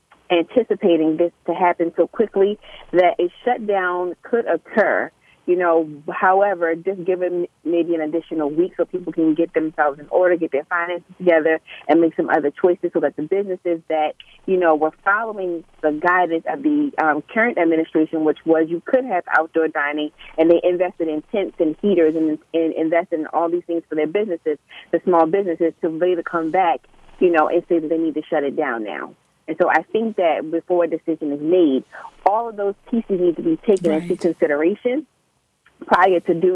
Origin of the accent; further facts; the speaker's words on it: Baltimore, Maryland, United States; Yeah, so I am a Baltimore native. I'm born and bred in Baltimore. I'm an educator in Baltimore